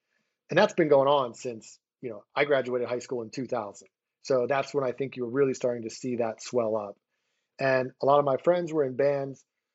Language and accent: English; Philadelphia, Pennsylvania, United States; I moved back to my hometown of Philadelphia where my partners were.